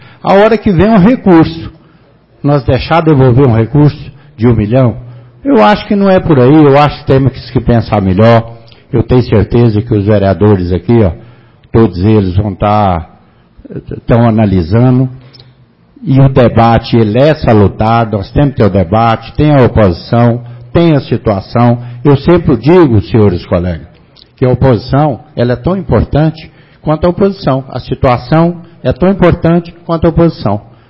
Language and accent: Portuguese; Minas Gerais, Brazil; Sou mineiro. Minhas raízes aqui são pequenas.